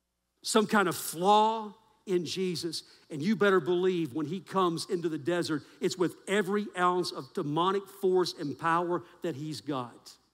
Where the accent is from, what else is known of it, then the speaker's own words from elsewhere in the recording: Texas, United States; That's a West Texas term. I grew up in West Texas, and we said that all the time.